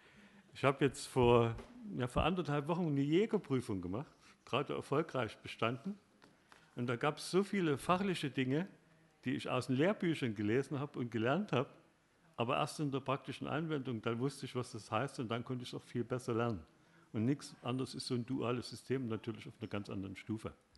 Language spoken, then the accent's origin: German; Germany; Und wir als Deutsche, wir haben immer gerade gesagt